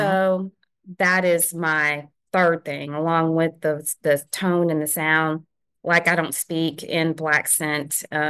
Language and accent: English; Alabama, United States; born there; But my family isn't originally from Alabama. Well, some are, but we didn't. I ended up being born here, but we come from my other people come from somewhere else.